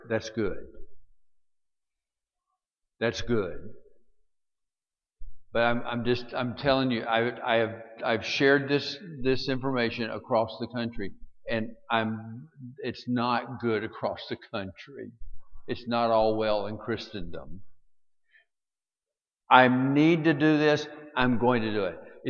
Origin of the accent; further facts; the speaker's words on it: Alabama, United States; Well, remember, I'm from Alabama, okay?